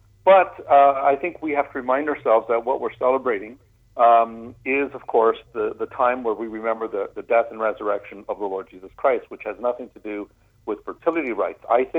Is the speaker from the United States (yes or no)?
no; Canada; Well, interestingly enough, Canada, as you know, is a bilingual country. I mean, our constitution recognizes both French and English as our official languages.